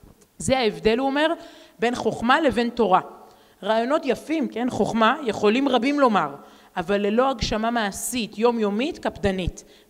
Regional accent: Herzliya, Tel Aviv District, Israel; also born or lived in Netanya; אני גדלתי בהרצליה, בנתניה, בתל אביב, כן?

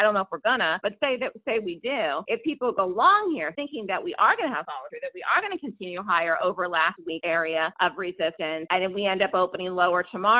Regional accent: New York, United States; not just for the stock market, but also as a New Yorker.

